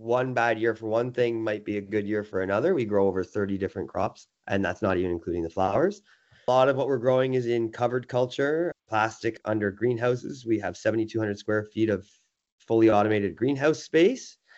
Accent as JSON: {"language": "English", "town": "White Lake", "region": "Ontario", "country": "Canada", "tie": "born or raised there", "said": "I was raised in White Lake."}